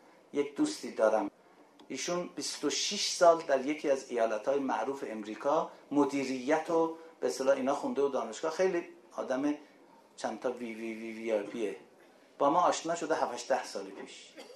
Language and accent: Persian; Iran; گفتم من دانشجو ایرانی هستم